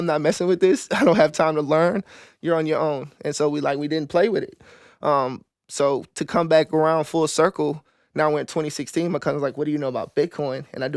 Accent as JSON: {"language": "English", "town": "New Orleans", "region": "Louisiana", "country": "United States", "tie": "born or raised there", "said": "I'm born and raised in New Orleans, Edna Carver High School, Dillard University, sociology, criminal justice major, and then graduated from Southern University in Baton Rouge from law school."}